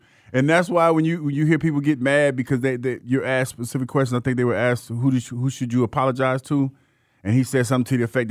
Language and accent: English; Ohio, United States; I am from Ohio, and, you know, I did grow up watching the Buckeyes.